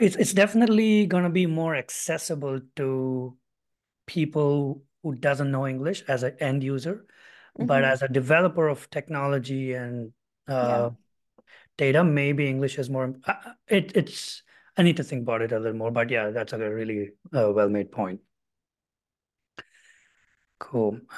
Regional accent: India; because I come from India where there's a ton of different languages, so I'm acutely aware of importance of language

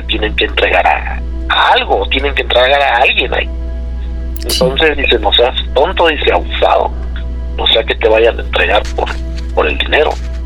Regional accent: Veracruz, Mexico; moved away as an adult; now in Mexico City, Mexico; De hecho, yo soy de allá de Veracruz. Yo allá estudié y allá hice toda mi infancia, mi adolescencia, y me vine para la Ciudad de México hace 14 años, estoy aquí en la Ciudad de México, pero sí, toda mi vida pues es de allá de Veracruz.

